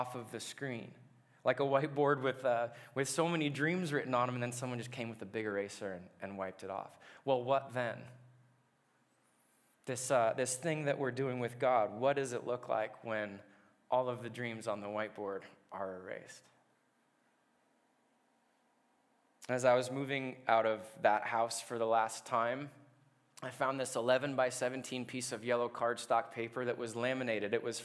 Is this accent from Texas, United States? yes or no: no; Irvine, California, United States; I grew up in Southern California in Irvine.